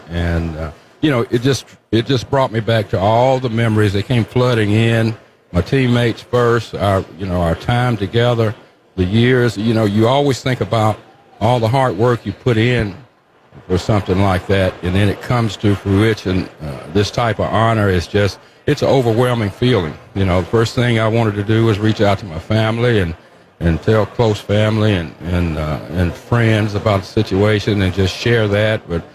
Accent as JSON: {"language": "English", "region": "Tennessee", "country": "United States", "tie": "born or raised there", "said": "I am truly honored, and what could be better than being in my hometown, my Vols, you know, my family's here."}